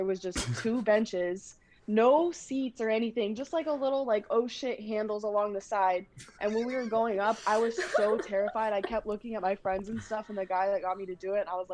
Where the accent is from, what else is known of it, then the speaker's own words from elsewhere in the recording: Oregon, United States; because I'm from Oregon and it's very important to me.